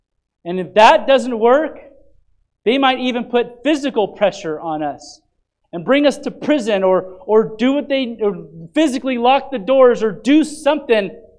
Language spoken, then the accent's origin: English; United States; I am thankful I am an American in 2023.